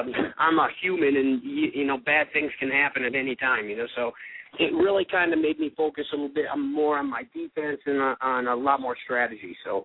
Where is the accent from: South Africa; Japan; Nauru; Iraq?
Japan; English is a second language; now in United States; No, featherweight, when I came from Japan here, they didn't really have the 35 yet, 135, the Bantamweight.